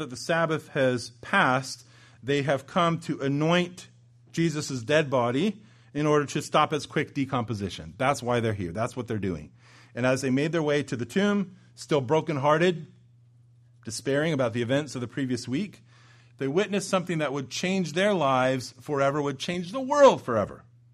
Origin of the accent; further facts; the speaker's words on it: Alaska, United States; also born or lived in California; Now, many of you know that I grew up in Alaska. I lived a short time in California.